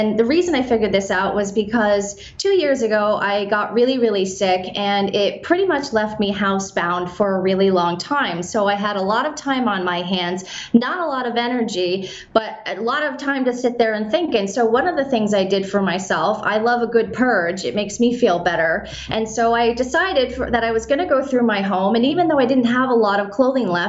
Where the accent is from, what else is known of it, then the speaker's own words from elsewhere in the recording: Vermont, United States; now in Brooklyn, United States; as you said, I live in Brooklyn now, but I grew up in Vermont.